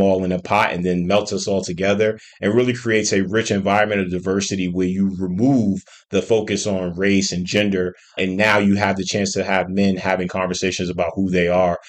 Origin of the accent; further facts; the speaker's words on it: Harlem, New York, United States; I think what's special about Morehouse for me is that I grew up in Harlem, and the idea of Harlem was one that had a balance, right?